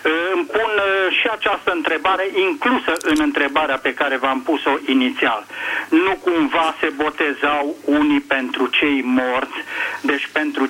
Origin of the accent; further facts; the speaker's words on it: Cluj-Napoca, Cluj County, Romania; de la Cluj, mă auziți?